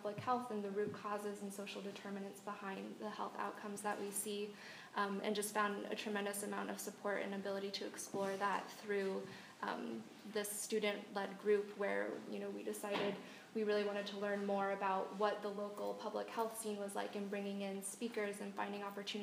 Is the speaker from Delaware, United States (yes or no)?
no; Arizona, United States; I'm a senior. I'm from Arizona originally.